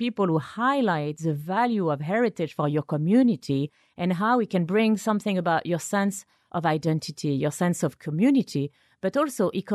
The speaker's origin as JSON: {"language": "English", "country": "France", "said": "Like from my home country, you have La Sorbonne."}